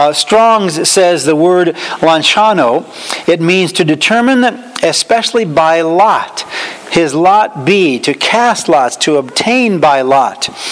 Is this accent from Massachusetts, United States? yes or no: yes; Dalton, Massachusetts, United States; also born or lived in New York; Yes, I do know Dalton. In fact, we have very good friends that used to live on 22 Oak Street in Dalton. I grew up on number 77 Oak Street.